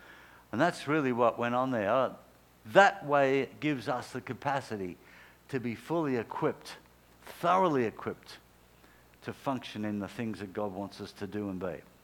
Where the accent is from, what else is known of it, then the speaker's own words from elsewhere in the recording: Australia; That gives us the capacity as Australian citizens to live freely under the Bill of Rights